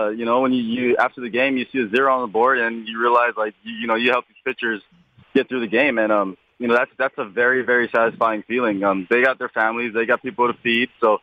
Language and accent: English; Hawaii, United States; I'm from Hawaii, so that's actually, it's often.